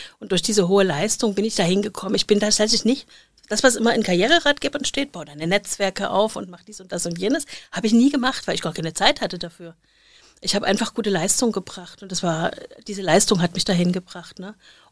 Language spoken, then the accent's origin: German; Dresden, Saxony, Germany; Ich habe letztens wieder 2 aus meiner alten Heimatstadt Dresden gehabt.